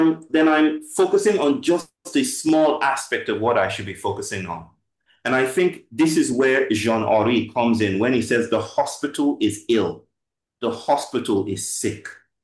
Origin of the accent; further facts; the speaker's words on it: Nigeria; growing up in Christian Nigeria, I used to think that the soul, because even now, we're a highly evangelical, Pentecostal, Christian arrangement.